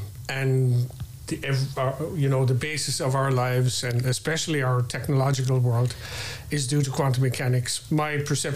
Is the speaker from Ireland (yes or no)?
yes; Munster, Ireland; Okay, I'm from West Cork.